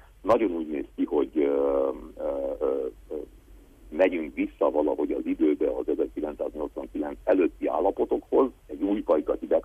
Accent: Székely Land, Romania; közvetlenül befolyásolja ez a mi életünket Erdélyben is, otthon, a Székelyföldön

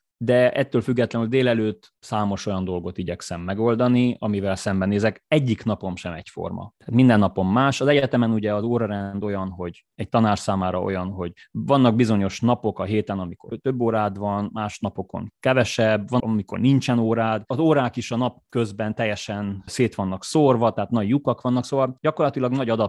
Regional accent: Harghita, Romania; az a óriási szerencse ért, hogy egy olyan helyen nőttem fel, ahol tényleg közel volt a természet, volt egy nyári házunk, nagyon sok időt töltöttem ott, ez Gyergyószent Miklós mellett volt

